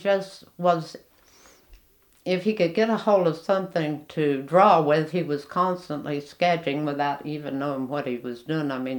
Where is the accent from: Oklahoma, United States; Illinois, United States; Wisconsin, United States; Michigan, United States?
Oklahoma, United States; Muskogee; also born or lived in Eufaula; I was born in Muskogee, Oklahoma, right here where we are now in Muskogee. And I grew up in Muskogee and Eufaula.